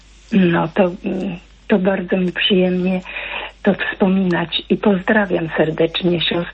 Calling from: Zielona Góra, Lubusz Voivodeship, Poland; jestem z Zielonej Góry, ale pochodzę z parafii, z tamtej strony, parafii świętego Mikołaja Skońskich.

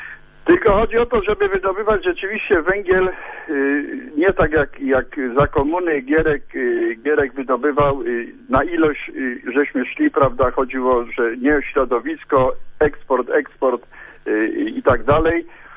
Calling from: Imielin, Silesian Voivodeship, Poland; z Imielina.

